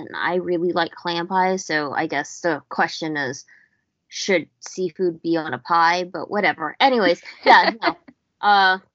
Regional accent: New York, United States; like, I'm from New York, right?

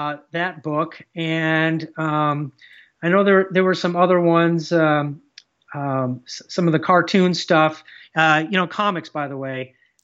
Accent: Batavia, New York, United States; John Gardner, who is a semi-famous author from my hometown of Batavia, New York, has several of his books.

